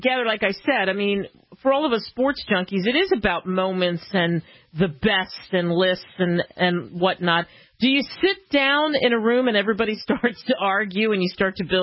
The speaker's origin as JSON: {"language": "English", "town": "Philadelphia", "region": "Pennsylvania", "country": "United States", "said": "Well, for me, I'm from Philadelphia."}